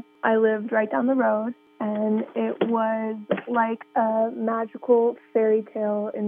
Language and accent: English; Whale Gulch, California, United States; All my years of growing up in Humboldt, I did end up going to a few different schools in my high school career after I left Whale Gulch.